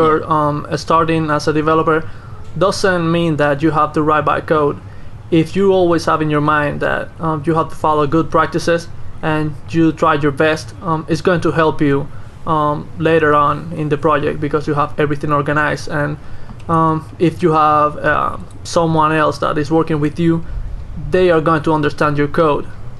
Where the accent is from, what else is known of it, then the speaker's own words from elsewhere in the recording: Havana, Cuba; Yeah. I'm from Cuba.